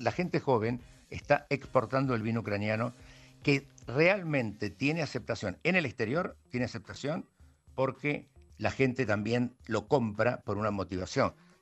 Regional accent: Argentina; now in Ukraine; no hay que olvidarse que yo soy argentino.

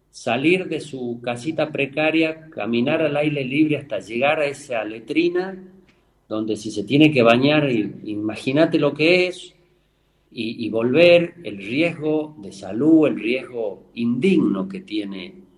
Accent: Tucumán, Argentina; yo como tucumano

